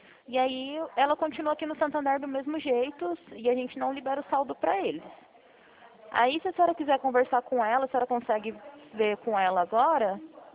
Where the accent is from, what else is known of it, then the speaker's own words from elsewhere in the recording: Presidente Prudente, São Paulo, Brazil; Sou de Presidente Prudente.